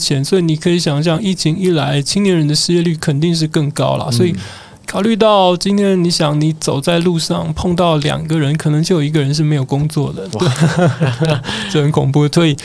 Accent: Taiwan

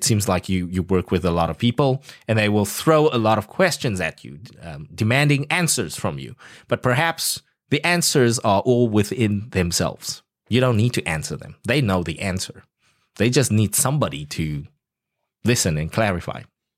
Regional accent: South Africa; now in Taiwan; Look, I grew up in South Africa

